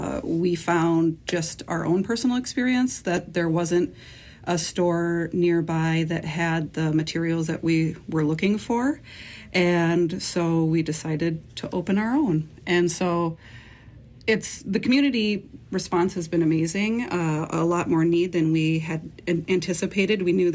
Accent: South Dakota, United States; I come from Standing Rock and Cheyenne River.

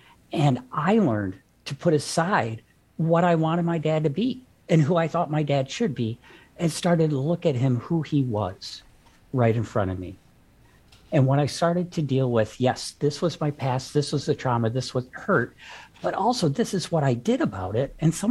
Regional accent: Toledo, Ohio, United States; And so growing up in Ohio, I grew up in Toledo, wonderful little town.

